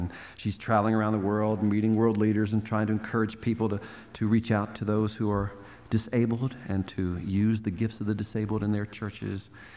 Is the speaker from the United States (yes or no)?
yes; Baltimore, Maryland, United States; Johnny Erickson Tata again, whom I grew up with in Baltimore.